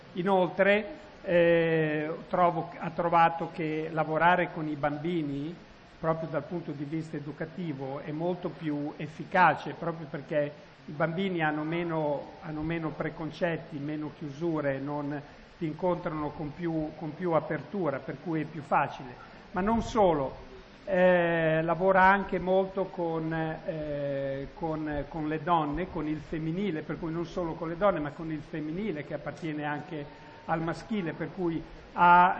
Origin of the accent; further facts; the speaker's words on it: Iran; sono iraniana, i miei genitori sono iraniani, veniamo dall'Iran, per cui sono cresciuta al di fuori del mio posto, della mia cultura, in esilio